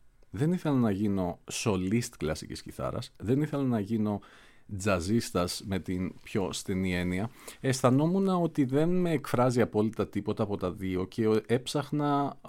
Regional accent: Nafpaktos, Western Greece, Greece; Λοιπόν, γέννημα θρέμα. Όταν ήμουν μικρός, το μόνο οδείο που υπήρχε ήταν ένα μικρό οδείο στην Αύπακτο

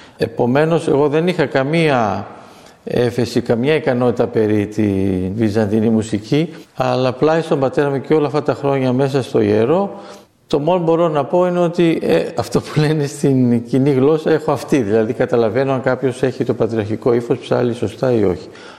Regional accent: Istanbul, Turkey; moved away; γεννήθηκα στον Άγιο Δημήτριο

